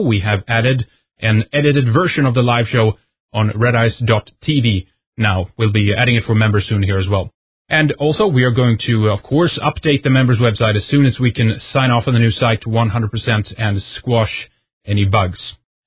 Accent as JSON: {"language": "English", "country": "Sweden", "second_language": "English", "said": "from Sweden, and you're listening to Red Ice Radio."}